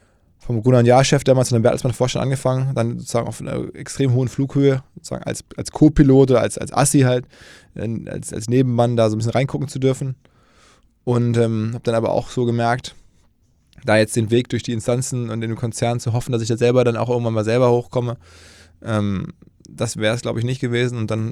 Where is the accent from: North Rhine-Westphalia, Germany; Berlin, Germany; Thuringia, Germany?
North Rhine-Westphalia, Germany; Essen; ich komme erstmal geografisch aus dem Ruhrgebiet, aus Essen.